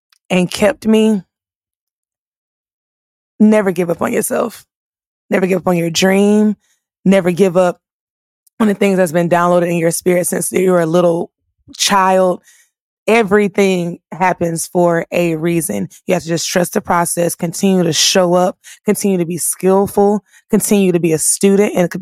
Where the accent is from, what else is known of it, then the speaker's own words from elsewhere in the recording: South Carolina, United States; You know, I'm still from South Carolina. I'm not going to act like I have no sense now, but, you know, I'm still a country girl